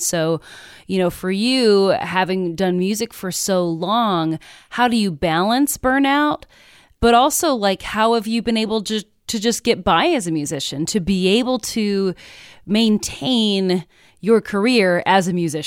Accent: Midwest, United States; I'm also from the Midwest

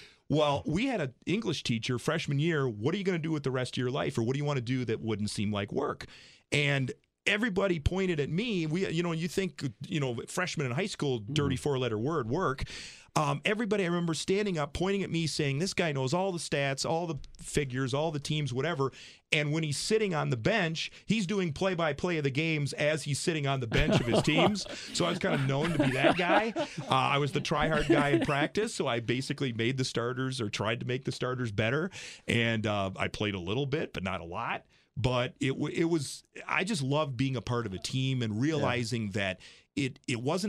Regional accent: Rice Lake, Wisconsin, United States; One of the things for me, guys, was, and maybe that's where my love of sports came, is one thing I always reflect back to is in a smaller town, you kind of make up your own fun.

